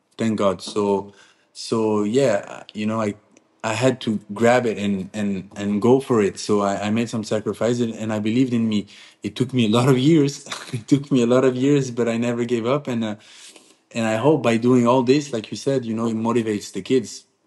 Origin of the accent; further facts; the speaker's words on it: Agadir, Souss-Massa, Morocco; Okay, so I grew up in Agadir. It's a city down south of Morocco.